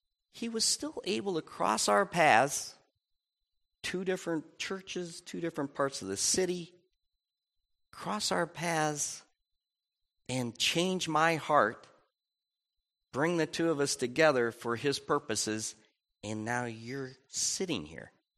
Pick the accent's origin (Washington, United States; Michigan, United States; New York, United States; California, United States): Michigan, United States; She was from Illinois. I was from Michigan.